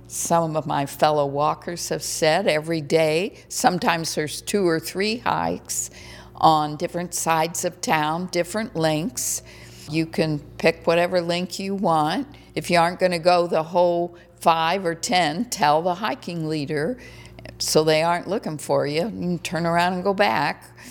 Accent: Indiana, United States; growing up in Indiana, my parents had taken me to that state recreational area

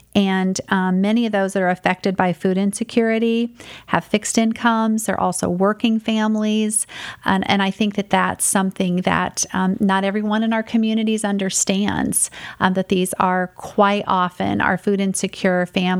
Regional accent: United States; I'll just give you the experience that I had in my hometown of Grant County

